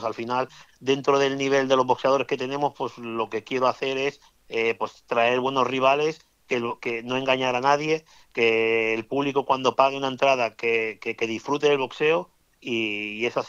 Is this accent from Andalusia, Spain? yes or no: no; Barcelona, Catalonia, Spain; also born or lived in Melilla; Sí, yo nací en Melilla y ya con... Yo hice la guardería en Barcelona de pequeño, o sea que con un mes ya estaba por aquí yo, en Barcelona.